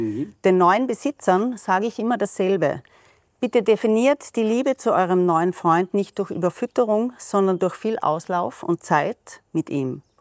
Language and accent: German; Austria; Jetzt, als Österreicherin muss ich noch schnell fragen